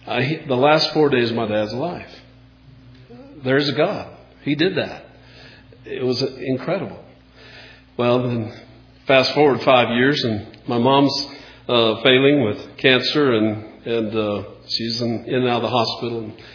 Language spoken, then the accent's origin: English; United States; he couldn't get us Americans and our guns